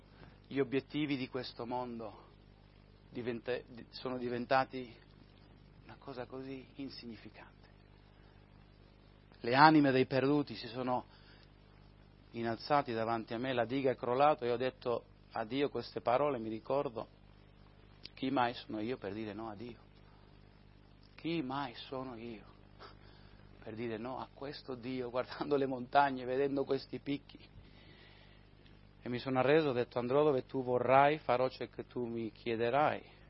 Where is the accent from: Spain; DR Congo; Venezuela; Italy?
Spain; sono nato e cresciuto in Spagna, mi sono missionari da più di 40 anni lì e sono cresciuto nella chiesa